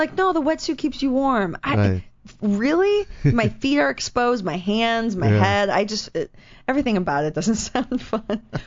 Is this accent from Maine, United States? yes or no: no; Schaumburg, Illinois, United States; I grew up in Schaumburg